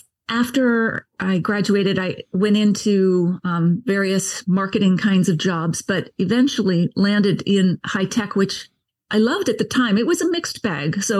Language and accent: English; Nova Scotia, Canada; I grew up on the East Coast, Nova Scotia, and it was beer and whiskey on the table.